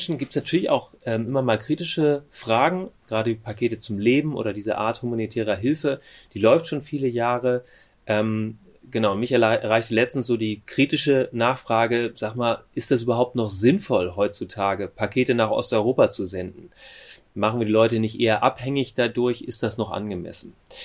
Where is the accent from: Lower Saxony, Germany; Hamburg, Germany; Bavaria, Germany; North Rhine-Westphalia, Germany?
Hamburg, Germany; In meiner Heimatgemeinde, wo ich ursprünglich herkomme, aus Hamburg, Sasel.